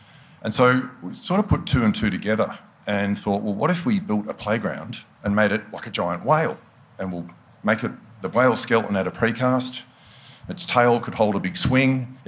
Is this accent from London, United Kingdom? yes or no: no; Scotland, United Kingdom; I'm not Noongar. I'm Scottish.